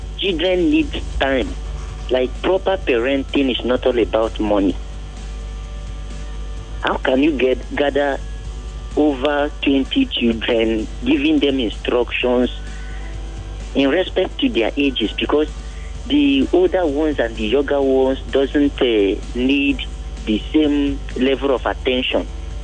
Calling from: Alimosho, Lagos, Nigeria; I'm calling from Ali Mosho.

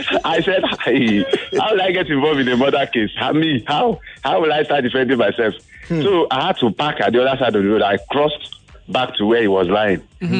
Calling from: Ikorodu, Lagos, Nigeria; I'm calling from Ikorodu.

